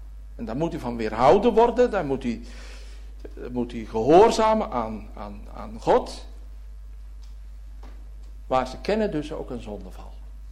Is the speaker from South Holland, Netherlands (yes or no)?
yes; Gorinchem, South Holland, Netherlands; Ik als kleine jongen in Gorinchem.